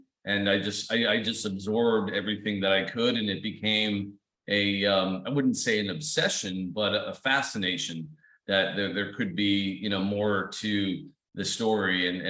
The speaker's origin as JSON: {"language": "English", "region": "Massachusetts", "country": "United States", "tie": "born there", "said": "I was born in Massachusetts. My dad, you know, was an Irish Catholic"}